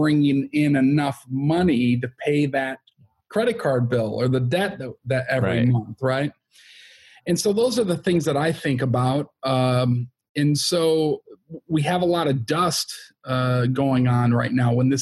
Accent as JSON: {"language": "English", "town": "Chicago", "region": "Illinois", "country": "United States", "tie": "born or raised there", "said": "Growing up in Chicago, in the south suburbs of in apartment buildings my whole life."}